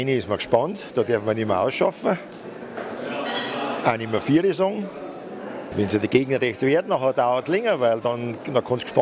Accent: Bavaria, Germany; Bei uns in Bayern sind es 2 Tische, ja.

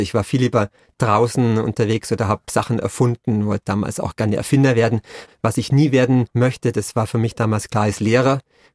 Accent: Thalkirchdorf, Bavaria, Germany; also born or lived in Immenstadt; Thalkirchdorf heißt das Dorf und das ist wirklich am Rande der Berge.

